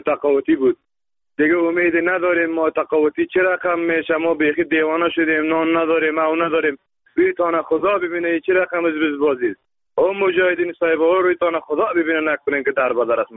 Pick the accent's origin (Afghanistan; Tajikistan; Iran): Afghanistan; Ghazni; از ولایت غزنی جنگ زدیم